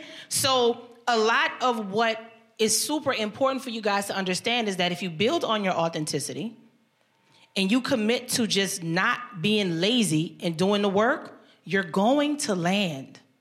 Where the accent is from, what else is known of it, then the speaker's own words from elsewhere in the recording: New Orleans, Louisiana, United States; Hey, I'm not from here, so y'all got to show me some love. I'm from New Orleans.